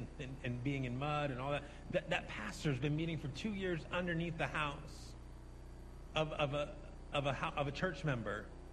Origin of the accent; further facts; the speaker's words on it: United States; Hey, I'm from America. I've done lots of events that I didn't do a good job.